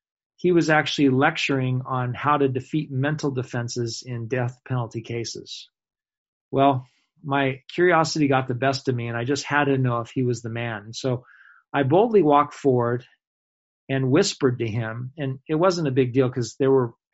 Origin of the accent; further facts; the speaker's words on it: California, United States; I mean, here we are in Israel, and I'm from California